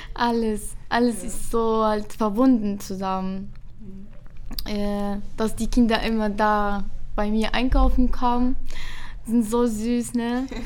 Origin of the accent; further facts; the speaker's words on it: Iraq; first language Arabic; German is a second language; Ich bin 24 Jahre alt. Ja, ich komme aus dem Irak und ich rede Arabisch noch, Deutsch auch.